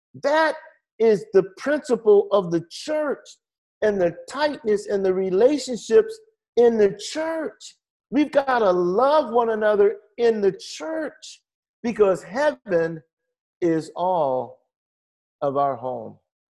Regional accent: Miami, Florida, United States; I said, I want to serve God in my hometown, right here in Miami.

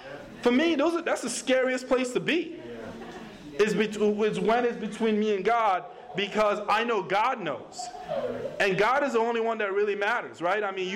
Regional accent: Nigeria; I grew up in Nigeria. Trust me, everything I have here is all gravy.

